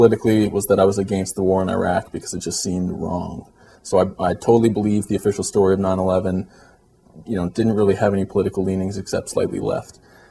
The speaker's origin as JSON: {"language": "English", "town": "Vancouver", "region": "British Columbia", "country": "Canada", "tie": "born or raised there", "said": "I'm Canadian, raised in Vancouver."}